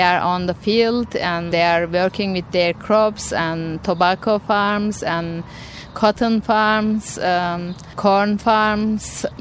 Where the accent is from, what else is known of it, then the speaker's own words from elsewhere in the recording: Turkey; English is a second language; also born or lived in Australia / New Zealand; now in Seattle, United States; I'm originally from Turkey, living in Seattle for 2 years now. Before that, I have lived in Australia and New Zealand about 11 years.